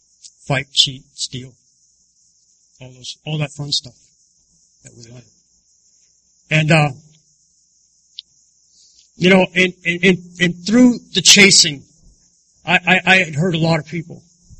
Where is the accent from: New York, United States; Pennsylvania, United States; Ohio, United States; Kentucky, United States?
Pennsylvania, United States; And I'm from Pennsylvania, so we have a lot of woods and trails.